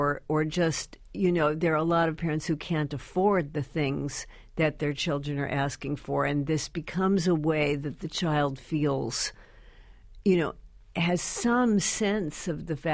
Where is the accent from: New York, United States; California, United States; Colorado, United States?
California, United States; Beverly Hills; It is so much more horrifying than anything I grew up with in Beverly Hills, where there were people with 21 cashmere twin sets